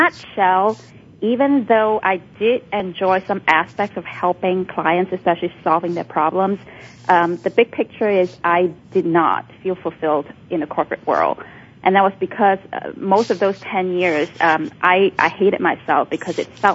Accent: Macau; also born or lived in Hong Kong; I was born in Hong Kong and raised in Macau, and in a very traditional Chinese family.

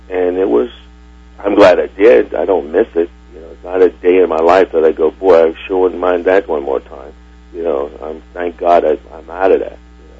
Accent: Kentucky, United States; As you said, you know, I grew up in Kentucky.

